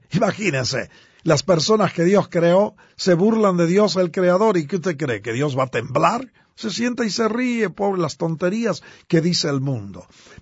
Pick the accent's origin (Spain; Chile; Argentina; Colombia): Argentina; born there; nací en Argentina, pero he viajado en 75 más países